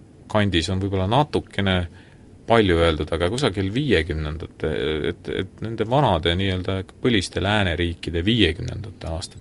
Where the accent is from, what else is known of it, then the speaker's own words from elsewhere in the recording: Finland; Soomes oli suisa üks lemmikkoht, üks 50 kilometri kaugusel meie kodulinnast